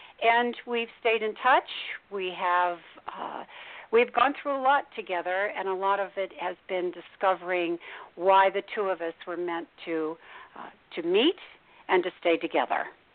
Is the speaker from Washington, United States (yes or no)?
no; Philadelphia, Pennsylvania, United States; I'm from Philadelphia, but this individual's from another country.